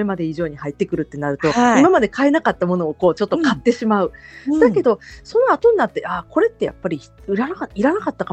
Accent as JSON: {"language": "Japanese", "region": "Hyogo", "country": "Japan", "lives_now": "Kanagawa, Japan", "said": "はい、そうです、兵庫県で、はい、兵庫県の出身です"}